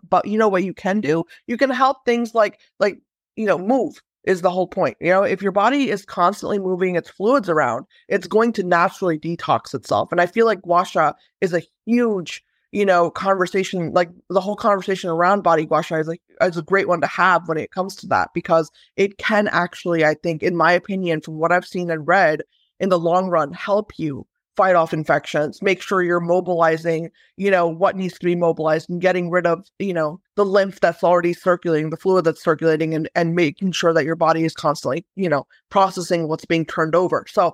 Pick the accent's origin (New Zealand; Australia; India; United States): India; because I'm Indian and I've seen a lot of these, like, you know, old, like, kind of, people call them, like, you know, ancient remedies, right?